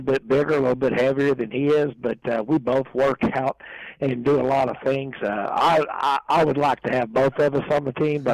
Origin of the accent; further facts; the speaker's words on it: Plano, Texas, United States; also born or lived in Odessa; me and my brother, we are originally from Odessa, and have a lot of family from Odessa, from the Permian Basin area, you know, and pretty much grew up in that thing, you know, going back and forth between Plano, moving to Plano when I was one